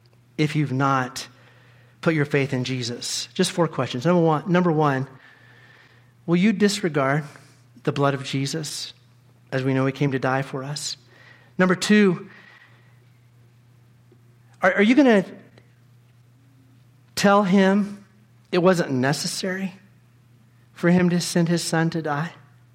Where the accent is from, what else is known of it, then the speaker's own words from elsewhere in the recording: the South, United States; I grew up in the South and we don't have them here like they did there